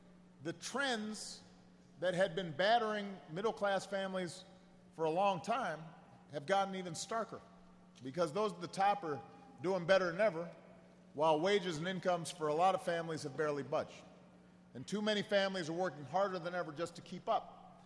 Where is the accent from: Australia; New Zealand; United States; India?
United States; Hawaii; I grew up in Hawaii. We do not have hockey in Hawaii.